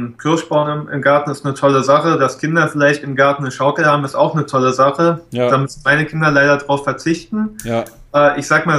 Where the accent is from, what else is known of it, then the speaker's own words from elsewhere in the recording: Berlin, Germany; wir sind jetzt beide in Berlin groß geworden.